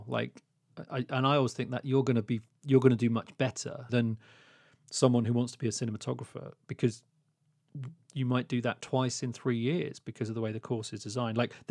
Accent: Luton, East of England, United Kingdom; I grew up in Luton, had very little access to cinema.

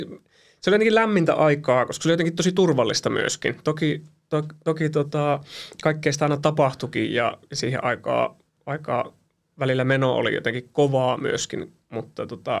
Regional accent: Korpilahti, Central Finland, Finland; Se on Korpilahti. Sieltä mä oon.

